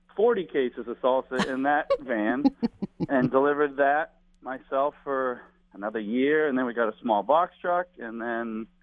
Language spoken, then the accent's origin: English; Concord, New Hampshire, United States; I'm from Concord, so yeah.